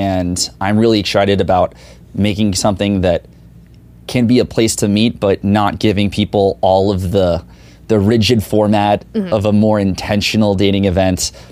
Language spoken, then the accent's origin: English; Tampa, Florida, United States; So Tampa, my hometown.